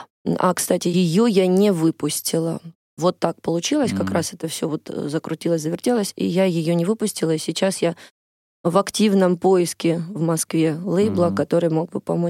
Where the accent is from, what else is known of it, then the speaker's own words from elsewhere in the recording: Donetsk, Donetsk Oblast, Ukraine; тем более, что я из Донецка